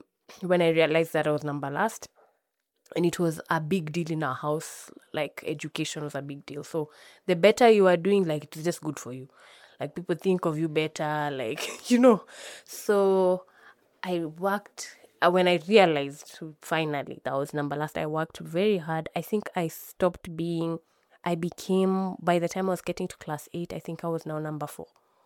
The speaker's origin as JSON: {"language": "English", "region": "Nairobi", "country": "Kenya", "tie": "born or raised there", "also_born_or_lived": "Kitale", "said": "I grew up in Kitale and in Nairobi. So when I was like 1 to maybe 5, I was in Kitale. I schooled in Kitale a little bit before moving to Nairobi, where then I continued my school."}